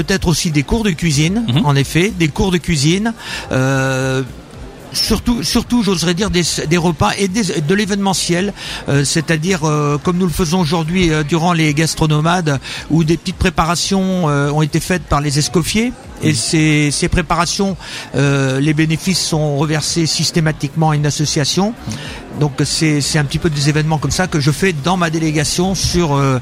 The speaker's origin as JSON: {"language": "French", "region": "Pays de la Loire", "country": "France", "said": "Donc, je suis issu de Vendée. J'ai fait mon parcours dans des petits restaurants sur la côte vendéenne"}